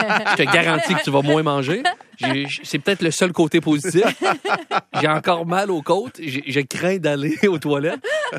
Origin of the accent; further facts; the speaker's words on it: Quebec City, Quebec, Canada; Je vais aux fêtes à Québec, je viens de Québec